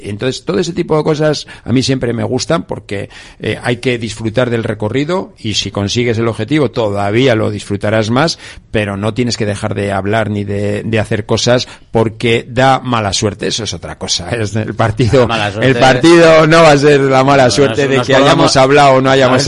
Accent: Bilbao, Basque Country, Spain; Pero nosotros somos de Bilbao.

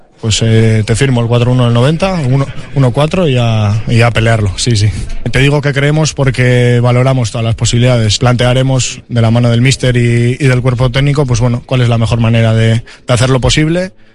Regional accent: Bilbao, Basque Country, Spain; Como somos de Bilbao, es un poco Bilbao

